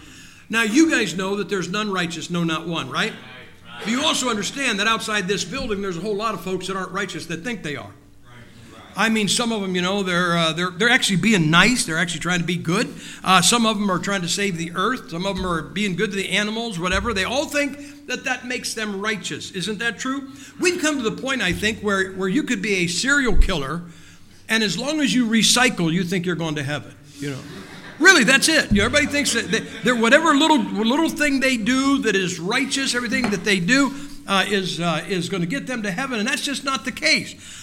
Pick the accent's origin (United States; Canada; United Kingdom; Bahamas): United States; Ohio; Besides, I'm from Ohio. We don't have a professional team in the state.